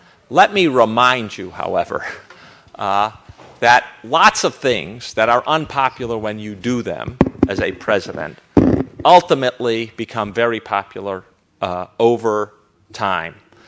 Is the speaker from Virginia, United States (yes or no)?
no; Chicago, Illinois, United States; The Chicago Tribune, my hometown paper, predicted on the day of after the election that Dewey had beat him.